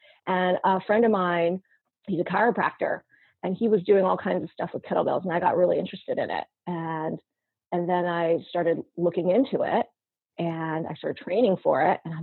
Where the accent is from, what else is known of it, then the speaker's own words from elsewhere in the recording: New York City, New York, United States; So I came out to California. I'm originally from New York City. I came out to California to do a Kaiser Fellowship